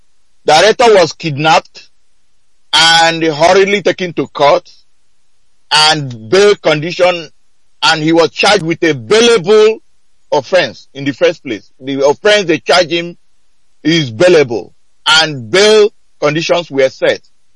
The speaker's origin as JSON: {"language": "English", "town": "Oguta", "region": "Imo", "country": "Nigeria", "said": "I come from Arondionyemobi in Uguta in Biafra land."}